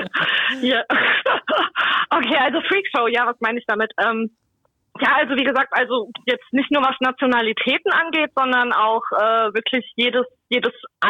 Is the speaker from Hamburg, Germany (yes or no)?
no; Berlin, Germany; Und wir sind alle aufgewachsen auf dem Kurt-Schumacher-Platz. Wir, unsere älteren Geschwister, also es war ja wirklich jeder, der dort gewohnt hat, wir waren ein großer Freundeskreis.